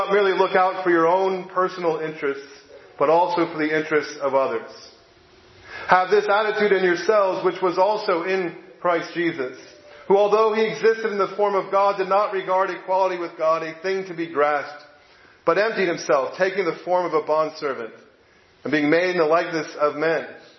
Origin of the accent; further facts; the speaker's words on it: New Jersey, United States; also born or lived in Georgia, United States; I'm not a native Texan, right? I'm from Jersey, the new one, New Jersey, on the East Coast. But growing up in the Northeast, when I moved to the South years ago, when we lived in Georgia